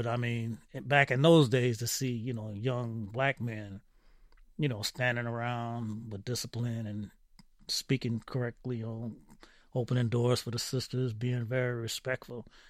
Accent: San Francisco, California, United States; also born or lived in Oakland; I went to school, was born and raised, and worked mostly in San Francisco, but most of my growing up and learning in life was done in Oakland, California.

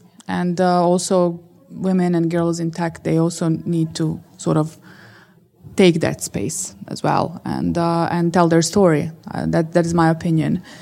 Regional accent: Bosnia & Herzegovina; I grew up in Bosnia, but, I, was one of the only people, not just girls, but people during undergraduate studies

